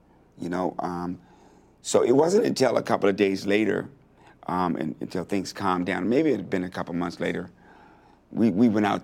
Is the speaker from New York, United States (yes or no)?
no; Washington, District of Columbia, United States; also born or lived in Fort Collins, Colorado; We moved from Fort Collins, Colorado uh-huh. to Washington, D.C. And we moved there during the riots of '68 when King got shot.